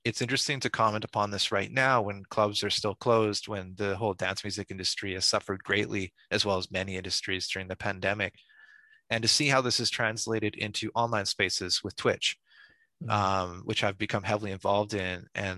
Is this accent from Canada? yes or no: yes; Vancouver, British Columbia, Canada; I'm from Vancouver, Canada.